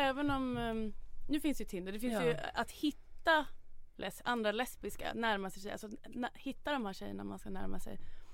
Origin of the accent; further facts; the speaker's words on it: Stockholm, Stockholm County, Sweden; Och jag är uppvuxen i Stockholm, men massa kompisar som är liksom uppvuxna på mindre orter så här.